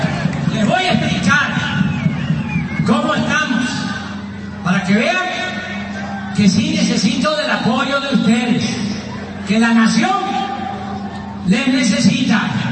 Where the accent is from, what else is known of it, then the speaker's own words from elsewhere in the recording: Tabasco, Mexico; estoy muy contento de estar en mi tierra, en mi agua, con este sol